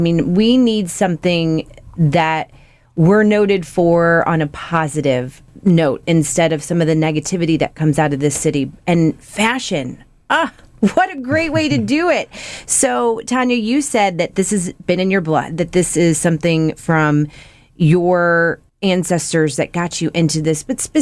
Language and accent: English; St. Louis, Missouri, United States; I'm born and raised in St. Louis